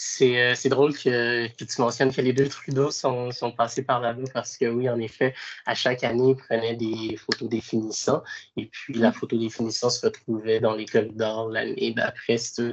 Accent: Laval, Quebec, Canada; also born or lived in Montreal; Je suis né à Montréal, je suis né à Sainte-Justine, dans le fond, et puis la majeure partie de ma jeunesse, même si j'ai grandi à Laval, j'ai comme passé dans le coin du quartier Côte-des-Neiges.

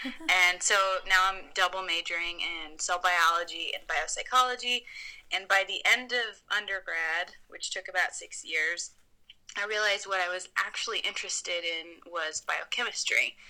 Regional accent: St. Louis, Missouri, United States; So I grew up in St. Louis and I thought psychology was interesting, so I studied it at a community college.

